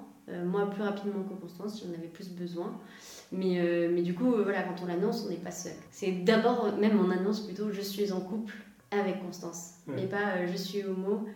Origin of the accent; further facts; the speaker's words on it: Occitanie, France; Alors moi j'ai grandi à côté de Toulouse, à une heure de Toulouse plus exactement, dans un petit village dans les Pyrénées. Voilà, et après j'ai voyagé un petit peu plus, je suis allée faire mes études à Grenoble et maintenant je suis à Paris.